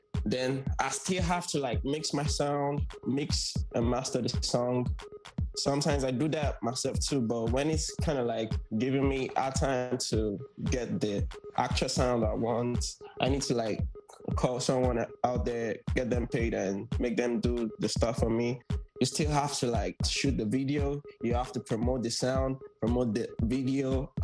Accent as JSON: {"language": "English", "region": "Lagos", "country": "Nigeria", "said": "I'm 25, from Lagos, Nigeria. I was born May 27th, 1996."}